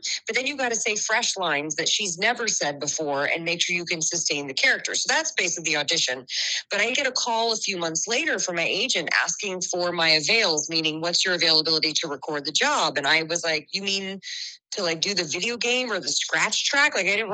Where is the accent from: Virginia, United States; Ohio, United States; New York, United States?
Virginia, United States; I'm from the South, from Virginia, and I'm half Italian as well